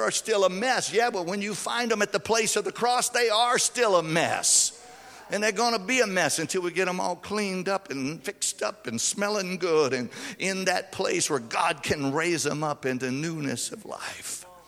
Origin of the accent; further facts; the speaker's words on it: Louisiana, United States; I grew up in South Louisiana, and by the time the masses were over, the priest was lit.